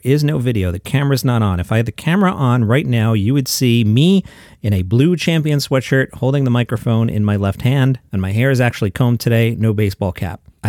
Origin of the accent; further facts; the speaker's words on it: Queens, New York, United States; accent: Queens; I've noticed my Queens accent has drifted a little back in this week.